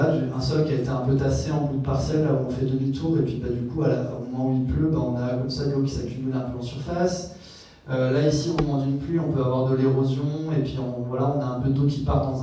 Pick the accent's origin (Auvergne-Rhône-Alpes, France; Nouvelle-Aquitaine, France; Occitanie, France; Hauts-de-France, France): Hauts-de-France, France; Alors, ça, c'est chez moi. Dans le Pas-de-Calais, là où j'ai grandi